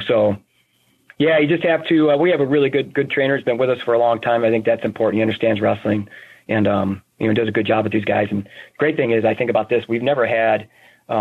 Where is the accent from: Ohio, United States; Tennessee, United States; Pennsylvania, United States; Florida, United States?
Ohio, United States; Cleveland; I mean, I'm from being from Ohio, and especially the Cleveland area, it was always a hot spot of recruiting, you know, when I was growing up.